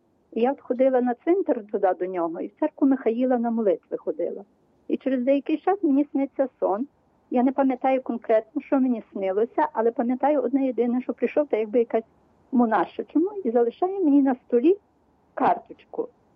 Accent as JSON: {"language": "Ukrainian", "town": "Lviv", "region": "Lviv Oblast", "country": "Ukraine", "said": "я зі Львова."}